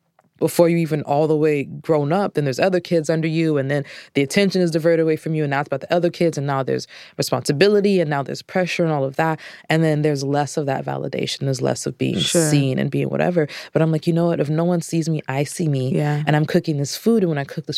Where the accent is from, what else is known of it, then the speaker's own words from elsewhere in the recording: Orlando, Florida, United States; I'm from Orlando, Florida.